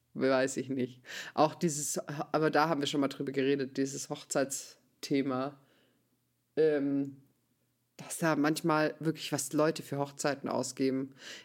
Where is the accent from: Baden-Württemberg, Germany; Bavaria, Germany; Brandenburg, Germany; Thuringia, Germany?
Baden-Württemberg, Germany; Aber ich bin halt auch Schwabe